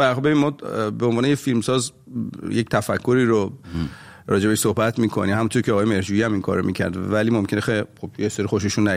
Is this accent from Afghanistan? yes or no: no; Iran; moved away as an adult; now in United States; وقتی از ایران اومدم